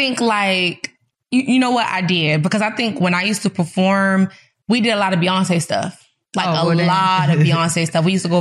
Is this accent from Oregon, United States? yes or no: no; Washington, District of Columbia, United States; I'm from Washington, D.C.